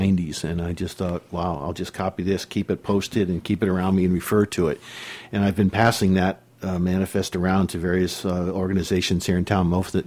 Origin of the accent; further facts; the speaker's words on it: Connecticut, United States; now in Shuswap, Canada; I grew up in the East Coast of Connecticut, or not the East Coast, United States in Connecticut